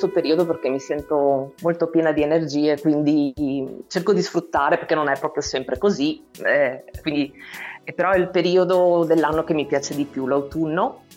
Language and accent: Italian; Veneto, Italy; Totalmente venete, ma sono siciliana di adozione